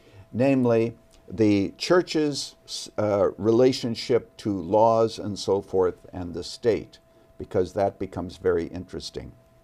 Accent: Canada; moved away as an adult; now in United States; I was born and raised in Canada and I became an American citizen. I lived here, was pastor of Moody Church with permanent residency. But I became a citizen about 12 or 15 years ago.

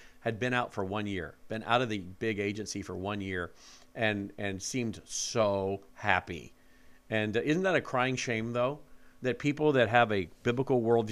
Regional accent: Memphis, Tennessee, United States; And being that I'm from Memphis

